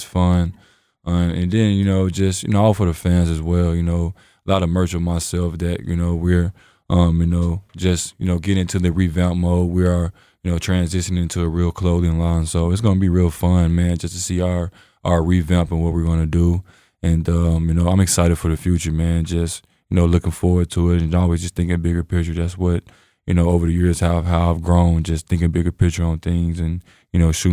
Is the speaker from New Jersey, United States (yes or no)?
no; Little Rock, Arkansas, United States; like I'm from Arkansas, right? From Little Rock, Arkansas. I wasn't fortunate like you guys to have a pro team, right?